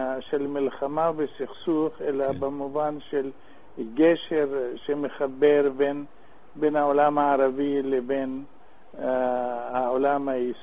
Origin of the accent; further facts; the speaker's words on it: Iraq; now in Israel; יהודי ממוצע עיראקי יושב בקרב